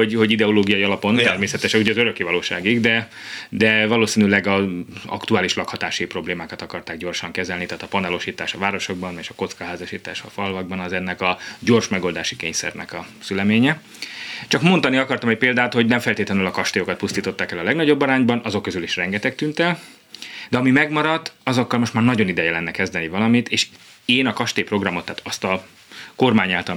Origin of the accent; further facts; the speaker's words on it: Mosonmagyaróvár, Győr-Moson-Sopron, Hungary; Én mosonmagyaróvári vagyok, a mi környékünkön számos szép falu volt.